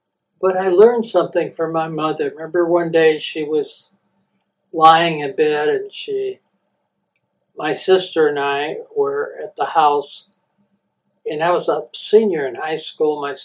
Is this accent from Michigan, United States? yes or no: no; New Rockford, North Dakota, United States; born there; I was born in New Rockford, North Dakota, and this was during the Depression, and so we were a Depression family.